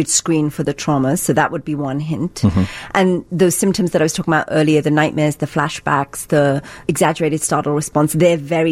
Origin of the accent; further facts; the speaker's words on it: England, United Kingdom; I was raised in England, thousands of miles away, didn't have much to do with India, no connection to my ancestors because they were dead